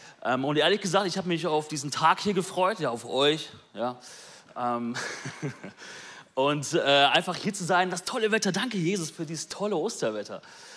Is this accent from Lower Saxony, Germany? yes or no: no; Bielefeld, North Rhine-Westphalia, Germany; dass wir als Bielefelder diesen Finaleinzug gefeiert haben.